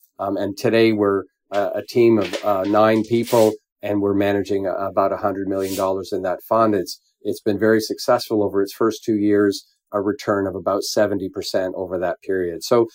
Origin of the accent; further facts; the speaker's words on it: Canada; now in London, United Kingdom; I'm a Canadian. I have been living though in London for now 25 years.